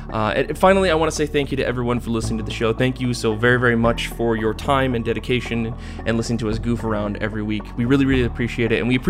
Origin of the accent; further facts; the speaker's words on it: United Kingdom; now in France; I'm also British in France.